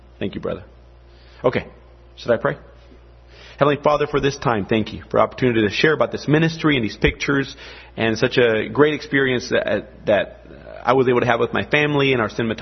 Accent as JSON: {"language": "English", "country": "Bolivia", "tie": "born or raised there", "said": "I'm a missionary kid. I was born and raised in Bolivia, South America."}